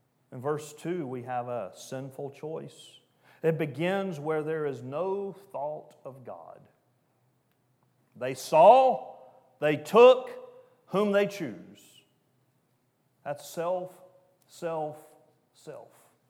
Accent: Bible Belt, United States; I grew up in the Bible Belt.

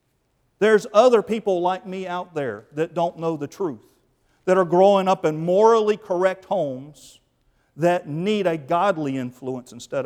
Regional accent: North Carolina, United States; Again, growing up in the Bible Belt, here in North Carolina, I didn't hear a clear presentation of the gospel until I was 19 years old.

